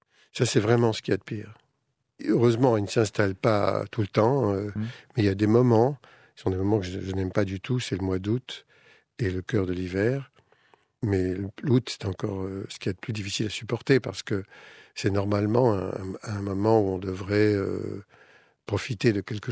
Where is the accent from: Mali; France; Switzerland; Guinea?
France; C'est adressé aux agriculteurs, et c'est chez nous, en France, en dialogue avec les citoyens